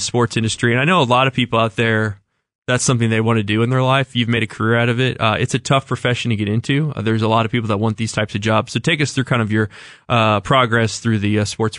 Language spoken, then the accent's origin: English; Kansas City, Missouri, United States; we grew up together in Kansas City, Missouri, North Kansas City, Missouri, Kansas City North, Parkville area, went to grade school and high school together